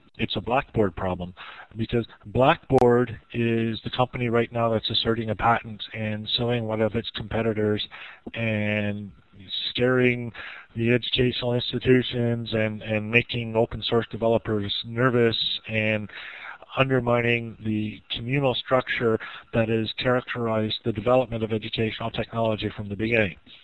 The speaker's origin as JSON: {"language": "English", "country": "Canada", "said": "I am still Canadian, and I'll probably cheer for our side"}